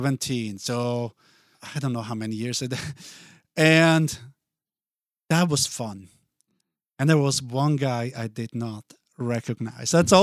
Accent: Basel, Basel-Stadt, Switzerland; moved away as an adult; I was born in Basel, and I grew up in Basel until I met my wife. We got married in Basel. And then we moved here in 2000.

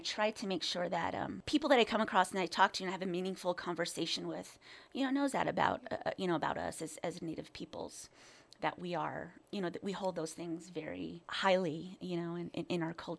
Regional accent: Navajo Nation, United States; I am from the Diné Nation.

